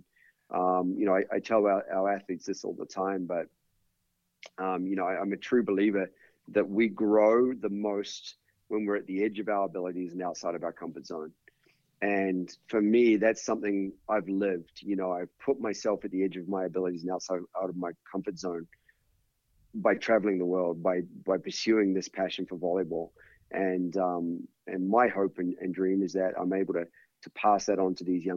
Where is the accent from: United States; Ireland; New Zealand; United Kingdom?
New Zealand; I grew up in New Zealand and coached volleyball at the high school level in New Zealand.